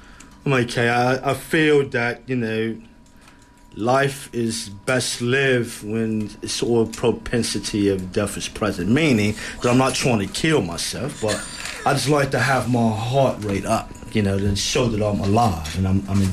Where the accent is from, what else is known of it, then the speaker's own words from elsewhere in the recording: United States; I come over from the States.